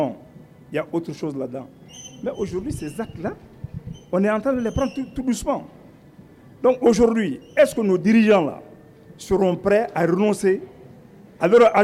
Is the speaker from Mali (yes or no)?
yes; Mali; moi, en tant que Malien